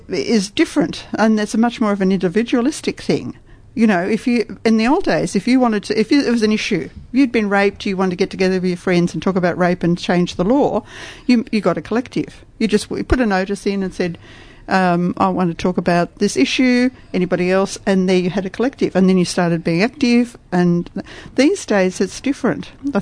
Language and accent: English; Australia; And what was very inspirational to us Australians